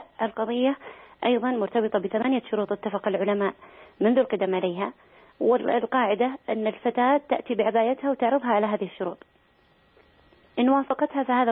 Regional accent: Saudi Arabia; أن الأصل تحريمها هنا عندنا في السعودية

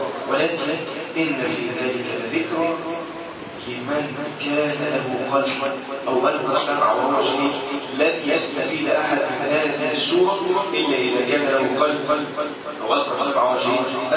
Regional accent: Egypt

